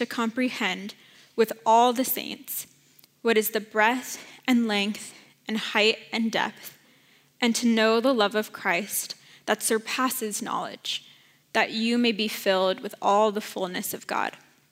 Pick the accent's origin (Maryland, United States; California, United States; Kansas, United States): California, United States; San Jose; I grew up in San Jose. My whole life moved away for college and then came back to work these last 2 years.